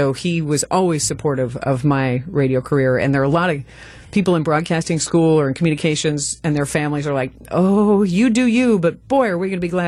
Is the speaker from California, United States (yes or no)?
no; Louisville, Kentucky, United States; now in Milwaukee, United States; I grew up in Louisville, Kentucky, so I always say I'm a Milwaukeean by choice, not by birth.